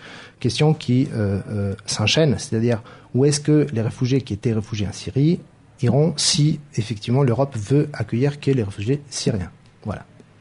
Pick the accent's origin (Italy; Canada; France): Italy; même si je suis italien, peut-être on pourrait parler d'Italie aussi